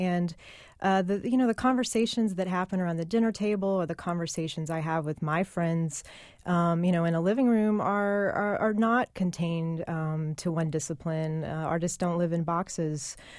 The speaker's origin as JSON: {"language": "English", "region": "Georgia", "country": "United States", "tie": "born or raised there", "said": "And art, music, film, and books have always been very important to me growing up in Georgia."}